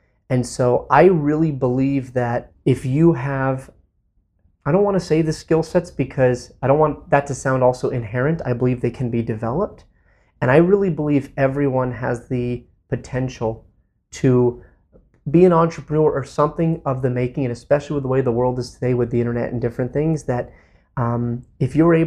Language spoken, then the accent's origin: English; California, United States; I grew up in the Bay Area, in a small town with no movie theater, no mall, 27 parks, like a kibbutz.